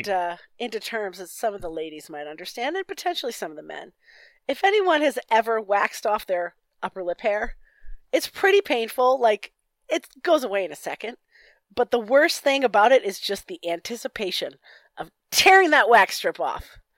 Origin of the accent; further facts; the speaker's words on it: Massachusetts, United States; accent: Massachusetts; It's one of the few remnants of my Massachusetts accent.